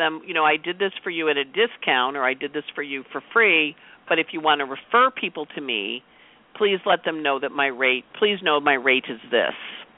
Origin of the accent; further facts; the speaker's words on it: Rochester, New York, United States; Buffalo, we love Buffalo. I'm from Rochester.